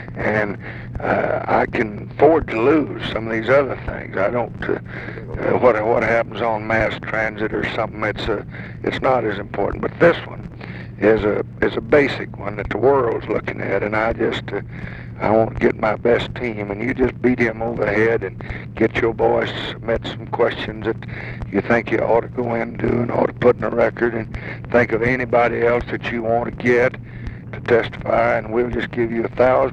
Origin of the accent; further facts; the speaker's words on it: Texas, United States; They don't like me because I'm from the South, Texas, but they like him.